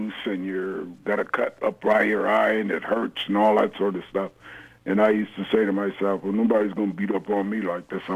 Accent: Plainfield, New Jersey, United States; born there; I was born in Plainfield, New Jersey.

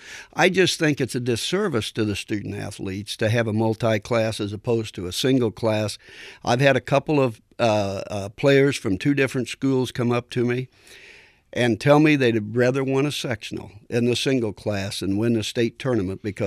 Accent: Milan, Indiana, United States; And not because I'm from Milan

